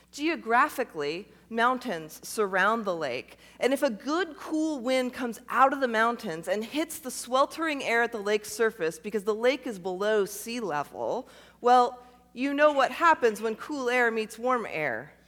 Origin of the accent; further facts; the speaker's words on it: Midwest, United States; now in North Carolina, United States; This is one of my favorite texts, because I'm from the Midwest.